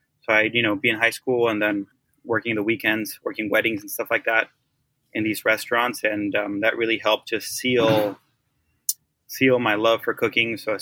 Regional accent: Oaxaca, Mexico; Like you said, I'm from Oaxaca.

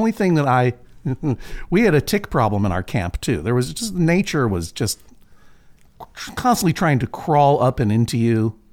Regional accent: Boston, Massachusetts, United States; our triumphant return to my hometown, sort of Boston, Massachusetts, at the Wilbur Theater

